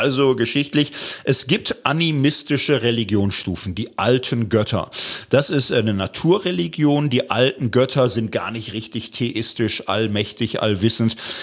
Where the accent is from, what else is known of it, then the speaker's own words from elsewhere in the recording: Gelsenkirchen, North Rhine-Westphalia, Germany; Ich komme aus Gelsenkirchen, Stadtkind und so